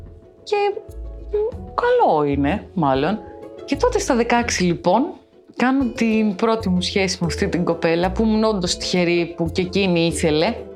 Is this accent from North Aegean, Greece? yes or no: yes; Ikaria, North Aegean, Greece; γεννήθηκα στην Ικαρία και μεγάλωσα στην Ικαρία. Λοιπόν, εγώ γεννήθηκα και μεγάλωσα λίγο πριν το 2000